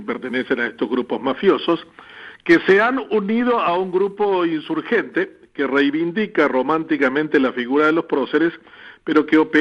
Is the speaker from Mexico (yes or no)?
no; Asunción, Paraguay; first language Guarani; Spanish is a second language; also born or lived in Paraguayan interior; esa es mi primera lengua. Yo viví en el interior hasta los 8 años y luego emigré a Asunción, la primera lengua con la que estoy absolutamente uniformado con la tradición y la cultura es el guaraní.